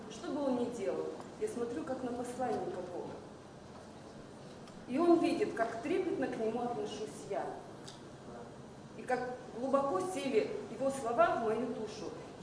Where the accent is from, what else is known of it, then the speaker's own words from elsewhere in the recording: Chelyabinsk, Chelyabinsk Oblast, Russia; Я с Челябинска.